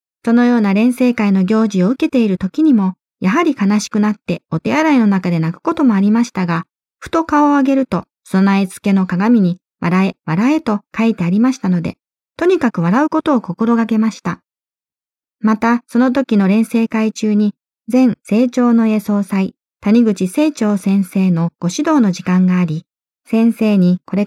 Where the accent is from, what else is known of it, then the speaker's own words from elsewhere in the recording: Nagasaki, Japan; また私は長崎出身なので、